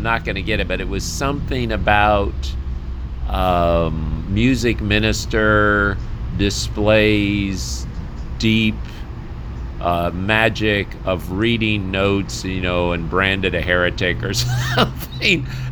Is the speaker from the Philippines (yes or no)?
yes; Manila, Metro Manila, Philippines; because I grew up in the Philippines in Manila